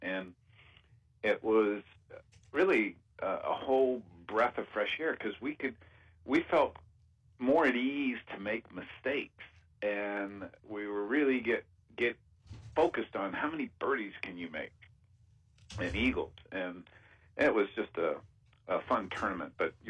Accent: Carmel, California, United States; I grew up and born and raised in Carmel, California. So Pebble was my home course.

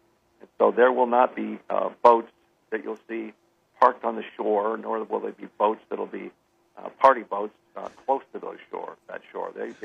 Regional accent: Ireland; But you go over to Ireland, and being Irish, I noticed these things.

